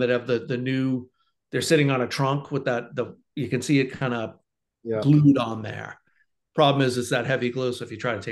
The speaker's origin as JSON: {"language": "English", "town": "Quincy", "region": "Massachusetts", "country": "United States", "tie": "born or raised there", "said": "I grew up in Quincy, and the local once a week town paper was the Quincy Sun."}